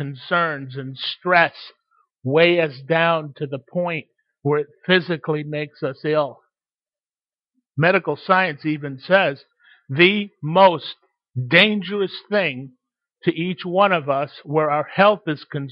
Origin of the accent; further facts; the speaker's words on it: Waterbury, Connecticut, United States; I grew up in Waterbury, Connecticut. Waterbury, Connecticut, an old factory town.